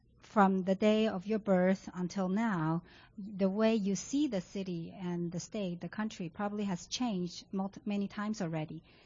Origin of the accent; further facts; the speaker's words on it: Malaysia; because I'm a Malaysian national.